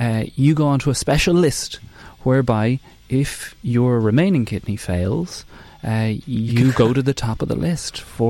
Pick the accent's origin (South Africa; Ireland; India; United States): Ireland; now in London, United Kingdom; I moved here 4 years ago from Ireland, I was baffled by some of the behaviour of some of the people in London.